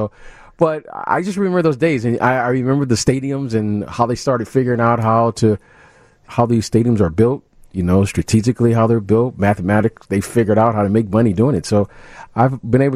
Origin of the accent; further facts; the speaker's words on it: Detroit, Michigan, United States; Well, the first thing, growing up in Detroit, kind of my first introduction